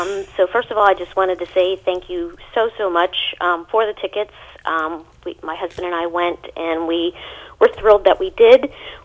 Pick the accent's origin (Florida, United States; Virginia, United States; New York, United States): Florida, United States; Port St. Lucie; Actually, we're from Port St. Lucie.